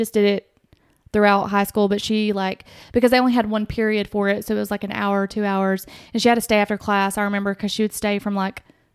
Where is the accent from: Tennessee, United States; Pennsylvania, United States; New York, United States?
Tennessee, United States; Winchester; Because I had several high school friends, because I'm from a very small town. I'm not from here either. I'm from Winchester, Tennessee.